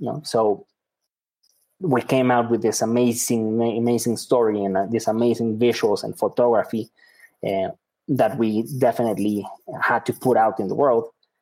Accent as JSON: {"language": "English", "country": "Mexico", "tie": "born or raised there", "second_language": "English", "moved": "as an adult", "said": "we're native from Mexico and we began doing them here, but I mean, we're curious, energetic. And so then at some point our country looked small and there were many other parts to explore."}